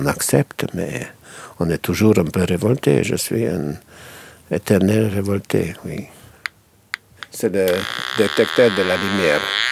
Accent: Slovenia; J'ai vu ma petite Slovénie, mon pays natal. J'étais un enfant terrible.

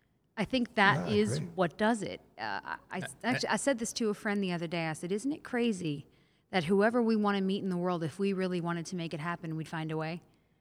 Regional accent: Los Angeles, California, United States; I have a theory for those of us from Los Angeles, born and raised in Los Angeles, is that you're either really creative and grateful for what you grew up around, or you run screaming the other direction.

